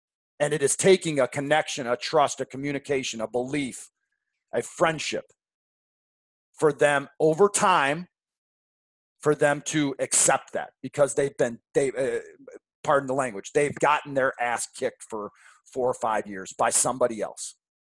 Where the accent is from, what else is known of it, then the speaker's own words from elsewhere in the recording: Issaquah, Washington, United States; I grew up right outside Seattle, Washington, in a town called Issaquah. Issaquah, Washington, I grew up in.